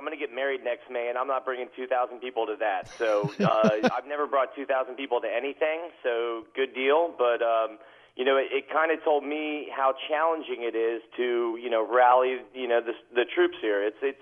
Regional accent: Washington, District of Columbia, United States; now in Tampa, United States; I moved here in 92. I'm not from the Tampa Bay area. I'm from the Washington, D.C. area. So I'm actually an Orioles fan by birth.

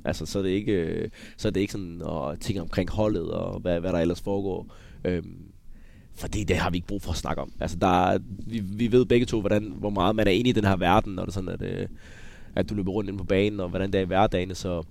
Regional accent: Viborg, Central Denmark Region, Denmark; born there; Jamen først og fremmest, så er det jo min fødeby.

